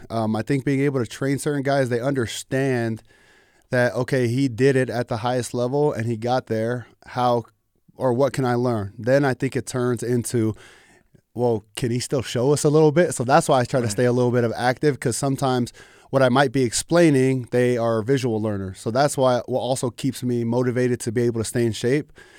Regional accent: Anaheim, California, United States; also born or lived in Santa Ana; we grew up in Anaheim, California. My junior or senior year, we ended up moving to Santa Ana, California, which is about 10 minutes away, so still in Orange County.

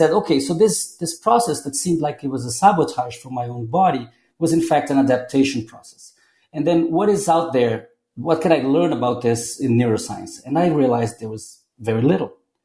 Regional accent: Brazil; English is a second language; now in New York, United States; I'm coming from Brazil. You know, from the summer in Brazil, and I arrive in New York, and it's very dark and very cold

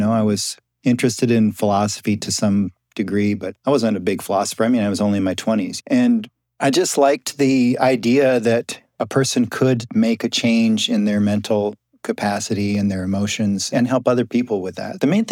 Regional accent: Iowa, United States; So I grew up in Iowa, and for some reason, there's a lot of bluegrass music in the middle of this country.

